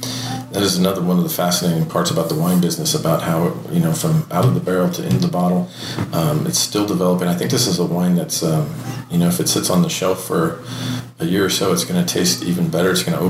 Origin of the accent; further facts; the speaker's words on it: Escalon, California, United States; That's where I grew up out in Escalon, which, is a... It's funny looking back on it. It is a fairly substantial grape growing region. we always thought of it as a dairy region, which it is a huge dairy region, but it is a fairly substantial grape growing